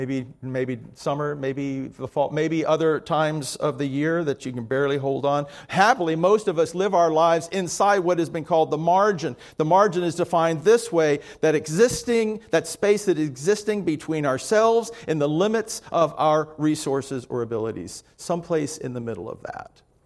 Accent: Miami, Florida, United States; So it's hot in the South. I grew up in Miami with no air conditioning.

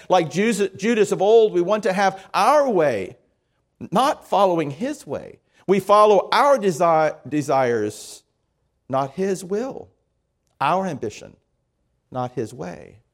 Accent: Miami, Florida, United States; I grew up outside of Miami Airport, and we used to be able to go there.

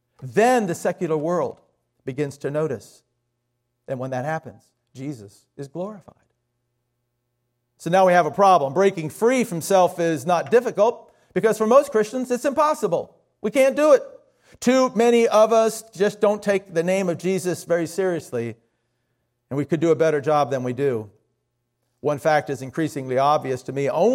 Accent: United States; I mean, I got to admit, I'm an American.

